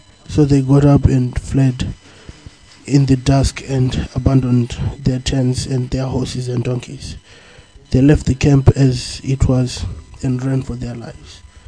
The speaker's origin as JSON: {"language": "English", "town": "Dublin", "region": "Leinster", "country": "Ireland", "said": "I'm from Dublin."}